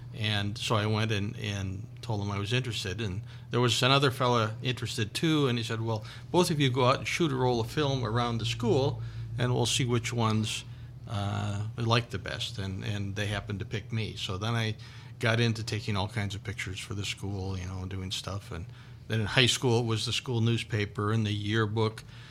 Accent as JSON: {"language": "English", "town": "Milwaukee", "region": "Wisconsin", "country": "United States", "tie": "born or raised there", "also_born_or_lived": "Delafield, Wisconsin", "said": "I was born in Milwaukee, and I grew up there for a while, and then we moved out to a little town just west of Milwaukee, a little town called Delafield, Wisconsin"}